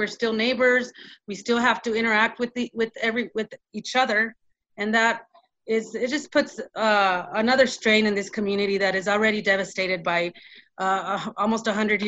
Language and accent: English; Commerce City, Colorado, United States; Well, I'm from Commerce City.